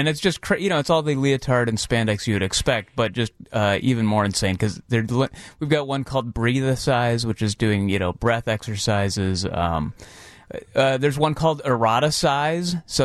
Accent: Midwest, United States; We're from the Midwest. We downplay everything, G.

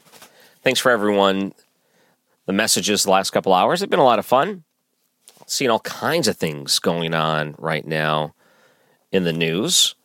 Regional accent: Detroit, Michigan, United States; But I grew up in Detroit, where you can cross the border into Canada, where it was 19.

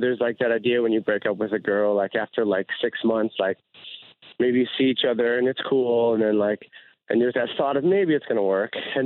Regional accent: Chicago, Illinois, United States; okay, you're from Chicago, I'm from Chicago, all right, we're good.

